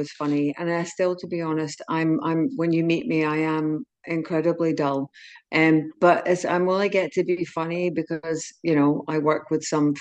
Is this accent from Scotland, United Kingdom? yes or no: yes; Glasgow, Scotland, United Kingdom; Like, I come from Glasgow